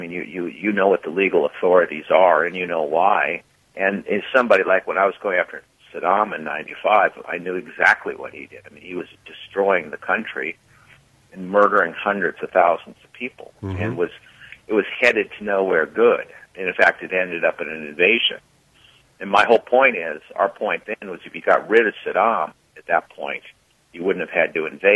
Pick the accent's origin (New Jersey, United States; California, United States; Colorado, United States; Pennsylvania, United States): Colorado, United States; I always wanted to be a ski racer. I grew up in Colorado, a downhill racer.